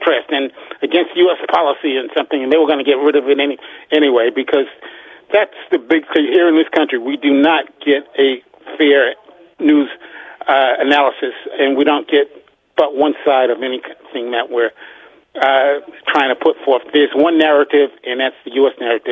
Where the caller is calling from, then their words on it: Upper Marlboro, Maryland, United States; from Upper Marlboro, Maryland.